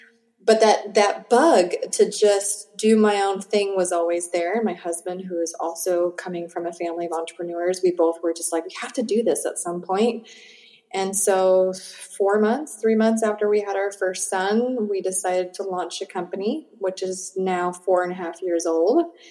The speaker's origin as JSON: {"language": "English", "country": "United States", "tie": "born there", "said": "my parents are both born and raised in Cuba. And so I'm the first child actually born on both sides of the family in the United States."}